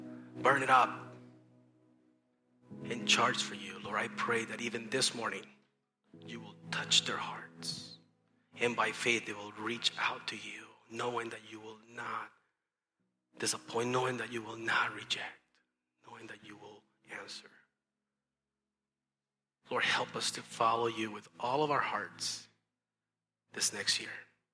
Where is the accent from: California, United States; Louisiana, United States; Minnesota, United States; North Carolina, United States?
California, United States; Well, we're on a mission trip. We're from California.